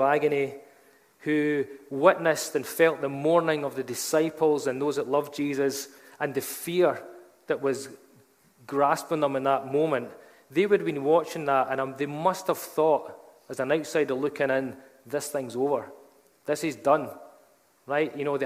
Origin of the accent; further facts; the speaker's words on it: Dumfries, Scotland, United Kingdom; I was brought up in Dumfries